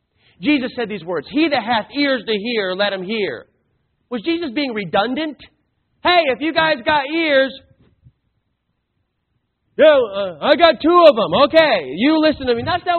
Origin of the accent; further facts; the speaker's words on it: Arizona, United States; now in Indiana, United States; I grew up in Arizona. I'm now a resident of Indiana.